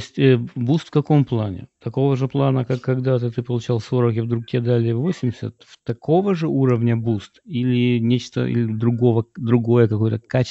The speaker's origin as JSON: {"language": "Russian", "region": "Kyiv", "country": "Ukraine", "moved": "yes", "said": "Я сам из Киева, понимаешь?"}